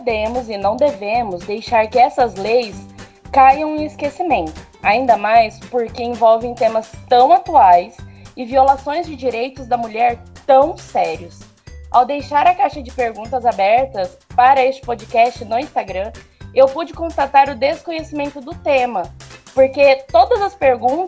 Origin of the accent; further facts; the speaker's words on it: Maringá, Paraná, Brazil; eu sou de Maringá, Paraná